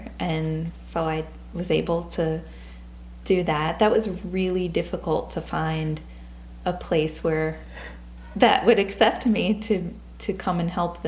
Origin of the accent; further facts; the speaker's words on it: Louisiana, United States; I grew up in South Louisiana, and I saw a lot of, there's a lot of chemical plants there. I actually grew up just a few blocks away from a Monsanto plant